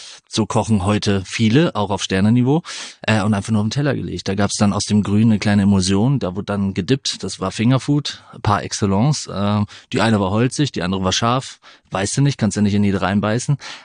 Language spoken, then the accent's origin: German; North Rhine-Westphalia, Germany; born there; In Deutschland. Holländische Grenze, Münsterland.